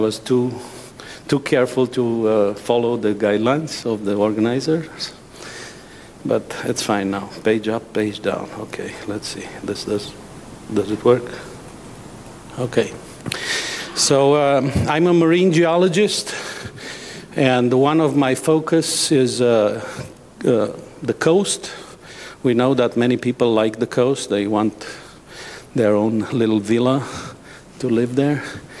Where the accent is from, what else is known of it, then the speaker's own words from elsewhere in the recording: Romania; now in United States; I'm originally from Romania, working in the United States for now 28 years.